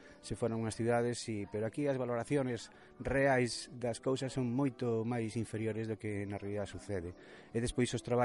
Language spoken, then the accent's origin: Galician; A Coruña, Galicia, Spain; now in O Courel, Spain; Non, eu son da Coruña.